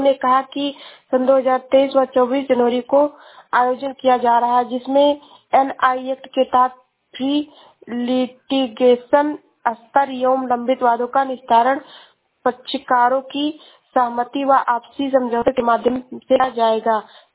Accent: Uttar Pradesh, India; मैं जिला श्रावस्ती से हूँ।

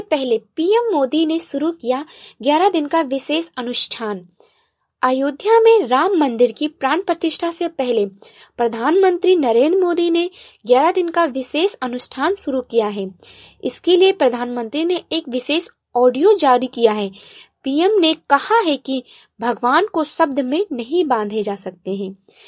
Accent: Gonda, Uttar Pradesh, India; और मैं गोंडा जिले से हूँ।

